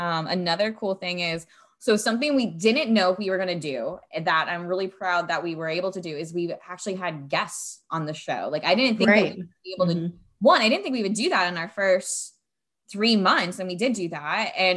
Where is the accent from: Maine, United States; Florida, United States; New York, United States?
Florida, United States; while Sage and I come from Florida, we come from the same city, a few blocks away from each other